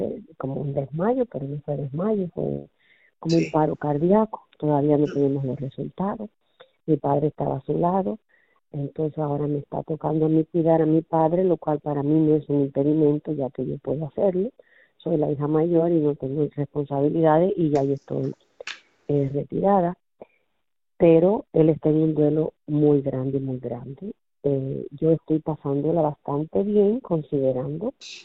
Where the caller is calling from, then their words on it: Fort Lauderdale, Florida, United States; de Fort Lauderdale